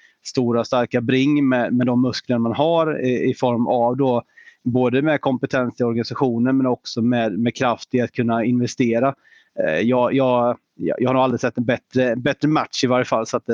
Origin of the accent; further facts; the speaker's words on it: Habo, Jönköping County, Sweden; vi är ju egentligen tre grabbar från en liten ort i Sverige som heter Habo.